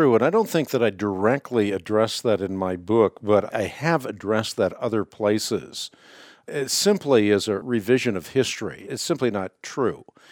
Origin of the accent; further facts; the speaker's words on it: Netherlands; first language Dutch; English is a second language; I'm Dutch, and so that's my first language.